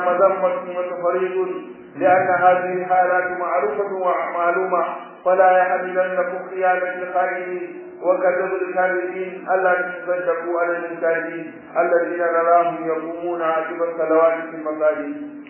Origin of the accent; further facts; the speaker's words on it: Nigeria; وأكثر ما يؤلم كثيرا من الأسر اليوم في بلدنا نيجيريا